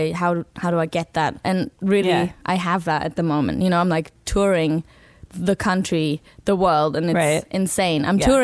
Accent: Germany; I grew up in Germany. My background is so multicultural.

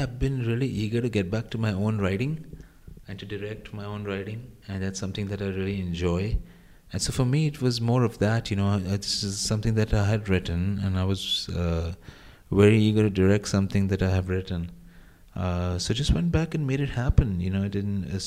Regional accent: India; it came back when I was growing up in India

